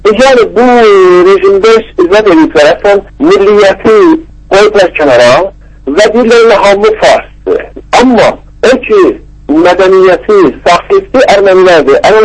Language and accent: Azerbaijani; Tehran, Tehran Province, Iran; moved away as an adult; also born or lived in Zanjan; now in Baku, Azerbaijan; Mən bir də İranda, Zəlyanda anadan gəlibmişəm, amma Tehranda böyümüşəm. Avropa və Amerikada da təhsil eləmişəm. İndi də 4-5 ay məqabaq gəlib Bakıda.